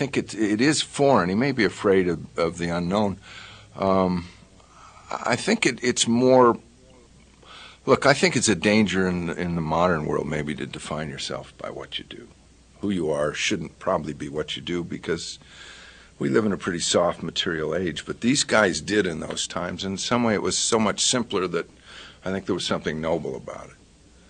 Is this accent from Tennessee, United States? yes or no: no; Texas, United States; And just so you know, I grew up in Texas. And I've always wanted to be in a big Western